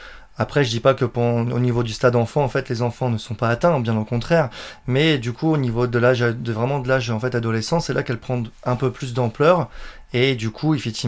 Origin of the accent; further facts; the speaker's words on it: Le Havre, Normandy, France; on est tous du Havre.